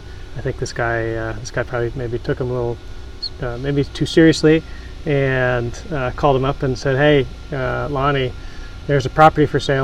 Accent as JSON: {"language": "English", "town": "Princeton", "region": "New Jersey", "country": "United States", "tie": "born or raised there", "also_born_or_lived": "Ridgewood / New York", "moved": "as an adult", "said": "I was born in Ridgewood, New Jersey, mm-hmm. raised in Princeton, New Jersey. Uh-huh. I went to school in upstate New York and moved out to California in 2001."}